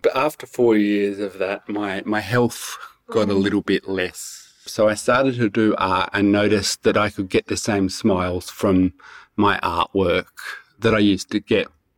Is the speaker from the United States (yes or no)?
no; Perisher Valley, New South Wales, Australia; I grew up in the Snowy Mountains in Perisher Valley in a ski resort.